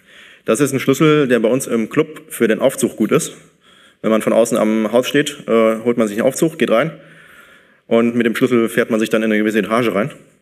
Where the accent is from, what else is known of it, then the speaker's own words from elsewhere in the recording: Aachen, North Rhine-Westphalia, Germany; Ich komme aus Aachen.